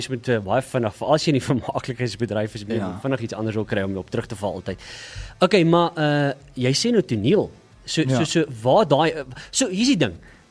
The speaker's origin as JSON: {"language": "Afrikaans", "town": "Klerksdorp", "region": "North West", "country": "South Africa", "said": "Ek kom van Klersop af."}